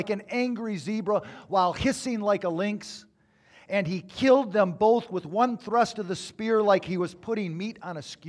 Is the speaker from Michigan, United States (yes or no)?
yes; Michigan, United States; Ugh, I'm from Michigan.